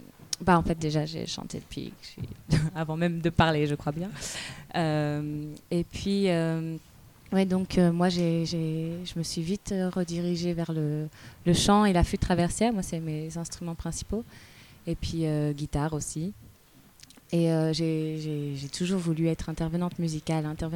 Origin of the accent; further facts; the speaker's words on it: Tours, Centre-Val de Loire, France; Tours. Donc Tours, c'est, ouais, ça se situe à 2 heures de Paris environ, et dans le centre de la France.